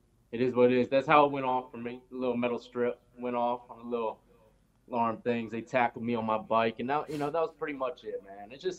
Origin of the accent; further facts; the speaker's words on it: Chesapeake, Virginia, United States; I grew up in a place called Chesapeake in Virginia. In Tidewater area near Norfolk, Virginia Beach, Portsmouth.